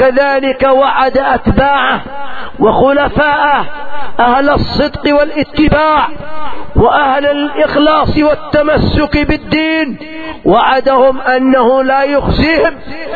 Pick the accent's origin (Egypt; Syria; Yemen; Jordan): Yemen; نلاحظ عندنا في اليمن إقبال من النساء عجيب على التفقه في الدين